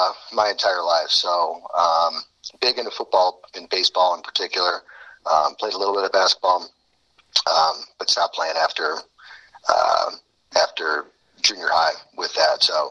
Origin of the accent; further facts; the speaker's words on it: Park Ridge, Illinois, United States; We're from, like, the northwest suburbs of Chicago. So, you know, that's about, Park Ridge is, like, 30 minutes from the city.